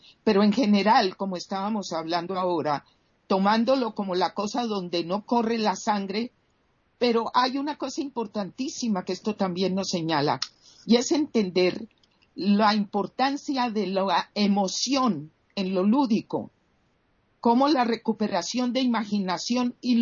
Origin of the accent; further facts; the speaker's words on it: Colombia; En mi país, aquí en Colombia, en comienzos del siglo XX